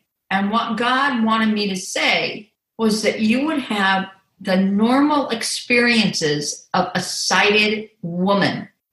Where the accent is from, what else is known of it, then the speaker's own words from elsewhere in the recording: California, United States; now in Netherlands; Well, from my accent, you will also know that I am from the U.S. originally. I am actually a whatever generation Californian.